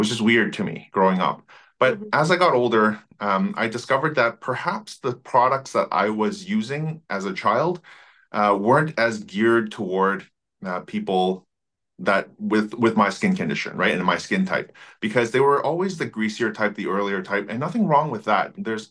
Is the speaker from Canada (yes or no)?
yes; Vancouver, British Columbia, Canada; So I grew up in Vancouver. As a first-generation immigrant, I came here when I was really young, but spending most of my time in Vancouver